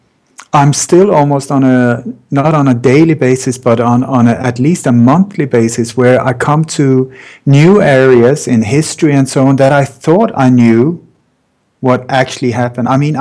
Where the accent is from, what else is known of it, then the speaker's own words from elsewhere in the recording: Sweden; I grew up in Sweden. In Sweden, everybody is being told that it is the perfect country, the perfect democracy, the white island in the world